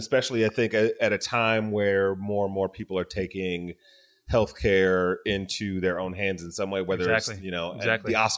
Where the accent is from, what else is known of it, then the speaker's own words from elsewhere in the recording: Detroit, Michigan, United States; I grew up in Detroit